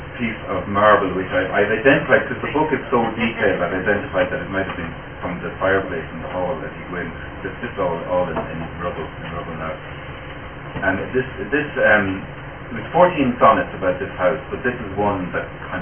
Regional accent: Drogheda, County Louth, Ireland; I come from Drogheda in County Louth

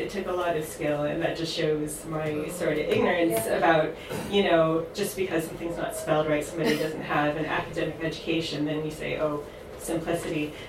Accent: St. Louis, Missouri, United States; I'm a Yankee, and I come from I come from St. Louis, Missouri, where the symbol of our city is the arch

